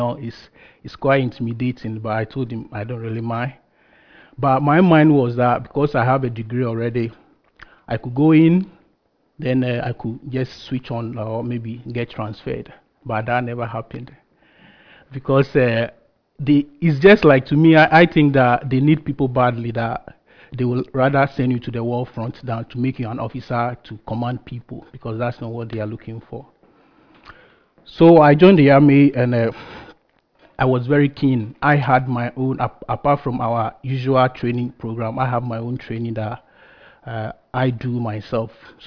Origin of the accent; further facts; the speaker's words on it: Ghana; moved away as an adult; now in United Kingdom; As most of you might have known, I'm from Ghana. I came to the UK some few years ago, and I came here purposely to study.